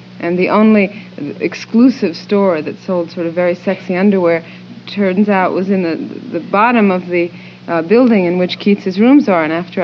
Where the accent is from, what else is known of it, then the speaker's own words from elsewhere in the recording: Rome, Lazio, Italy; I grew up in Rome, and I avoided seeing most of the things that tourists go all the way to Rome to see for all those 17 years.